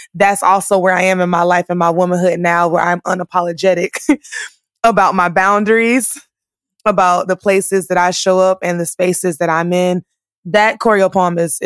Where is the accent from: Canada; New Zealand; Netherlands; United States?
United States; South Carolina; You know, I'm still from South Carolina. I'm not going to act like I have no sense now, but, you know, I'm still a country girl